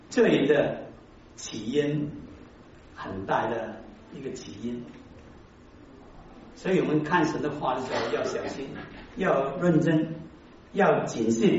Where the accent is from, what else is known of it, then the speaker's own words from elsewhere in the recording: China; 你们看看我们中国人的字也是很有意思的